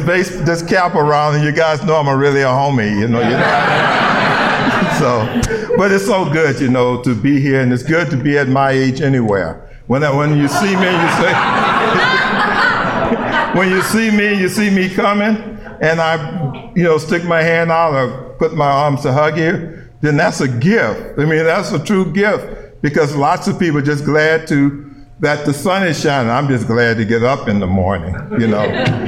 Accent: Galveston, Texas, United States; born there; But I just want to say that I was born down in Galveston, Texas, and, you know, and that's why I picked up this great tan.

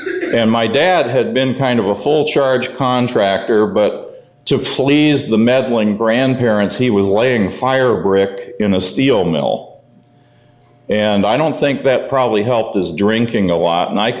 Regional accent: Phoenix, Arizona, United States; I grew up in Phoenix, Arizona, joined Al-Anon in 1987.

